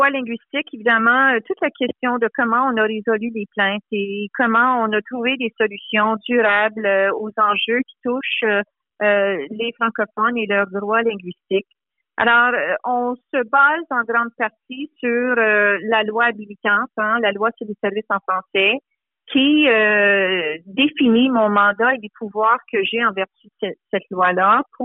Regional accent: Ontario, Canada; on apporte une fierté en tant que franco-ontarien et franco-ontarienne.

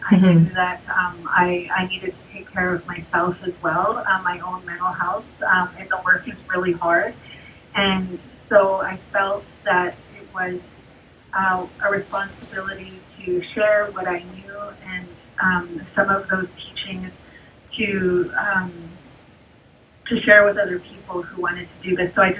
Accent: British Columbia, Canada; which means standing by water. I am from the Silk Nations, or the Okanagan and Shishwap Nations, and from the Pinkerton Indian Band.

